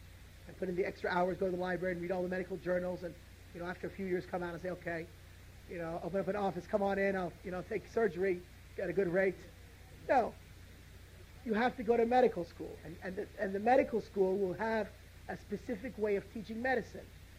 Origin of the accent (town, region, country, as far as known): United States; born there